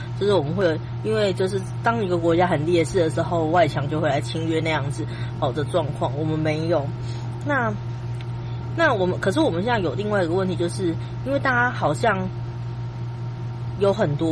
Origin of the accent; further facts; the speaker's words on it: Taiwan; 我在台湾长大